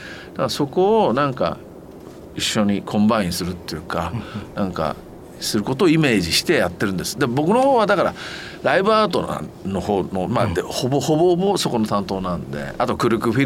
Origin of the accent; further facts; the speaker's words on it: Yamagata, Japan; 僕はそのさっきも言った山形の出身なんで、年を取ってくるとその冬雪を見に行くっていうか